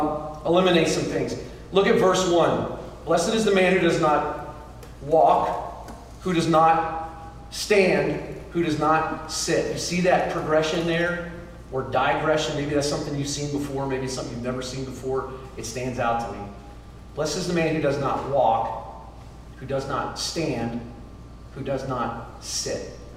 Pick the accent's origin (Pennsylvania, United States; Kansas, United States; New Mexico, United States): Pennsylvania, United States; And so I grew up 40 minutes from Pittsburgh.